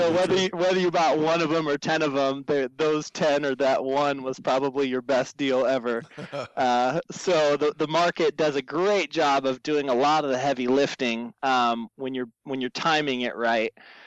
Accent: La Quinta, California, United States; I grew up in Palm Springs area. I grew up in La Quinta, California, went to, you know, elementary, junior high school out there, and then moved out to Orange County for college.

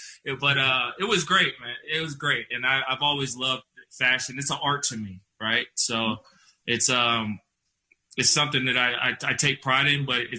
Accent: Atlanta, Georgia, United States; I grew up in Atlanta, so it was all the actors and actresses that were there.

